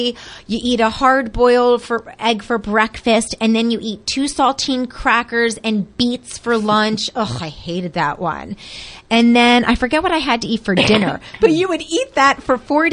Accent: Pennsylvania, United States; I grew up in the Philadelphia suburbs, which was very urban. And now I'm out here in this rural area.

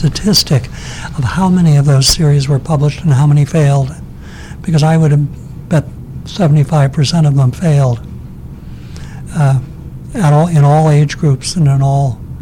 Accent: New Jersey, United States; And the library that I had growing up in New Jersey had all the original Tom Swifts.

